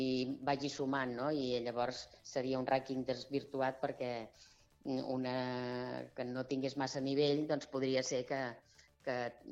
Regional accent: El Vendrell, Catalonia, Spain; Perquè jo sóc i visc del Vendrell

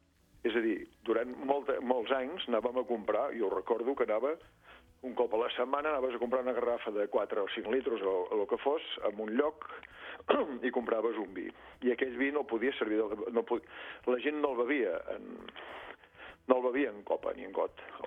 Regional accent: Besalú, Catalonia, Spain; A casa meu, que sóc de Besalú, fèiem...

